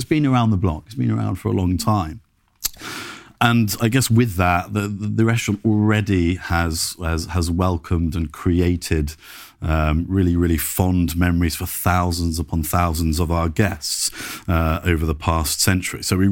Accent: Oxford, South East England, United Kingdom; now in London, United Kingdom; I hail from Oxford, in Oxfordshire, obviously. I live in southwest London currently with my dear fiance Dominica and our working Cocker Spaniel, Ziggy.

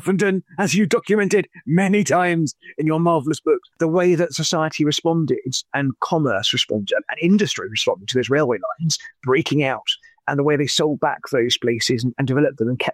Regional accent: Beaconsfield, South East England, United Kingdom; I grew up out near Gerrard's Cross in Beaconsfield in Buckinghamshire. A very pleasant upbringing as a kid.

